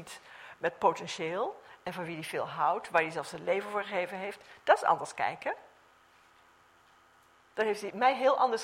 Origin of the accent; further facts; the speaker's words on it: Netherlands; want dat weten wij als Nederlanders.